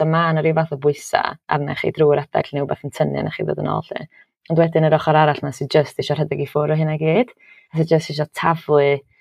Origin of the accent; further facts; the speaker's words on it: Wales, United Kingdom; dwi'n gwybod pwy dwi'n Cymraes